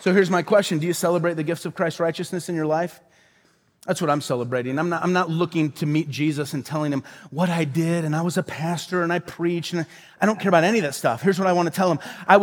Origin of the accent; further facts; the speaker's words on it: Midwest, United States; born or raised there